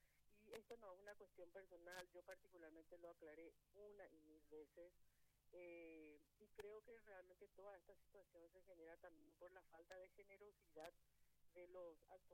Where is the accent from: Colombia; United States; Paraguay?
Paraguay; nosotros tenemos que mirar como paraguayos